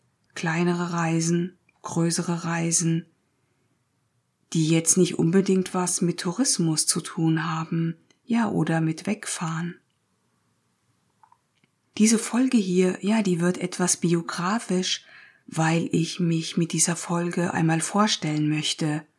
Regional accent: Marburg, Hesse, Germany; denn ich komme aus Marburg an der Lahn. Hier bin ich auch geboren.

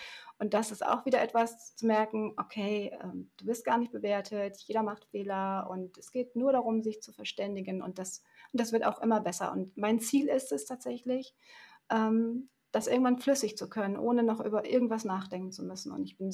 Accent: Germany; Wenn die Menschen verstanden haben, wir sind Deutsche, dann hieß es, guten Tag.

